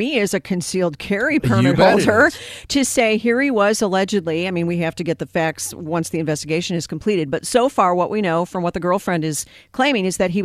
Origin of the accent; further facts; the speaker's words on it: Chicago, Illinois, United States; Why aren't they in Chicago? This is my hometown.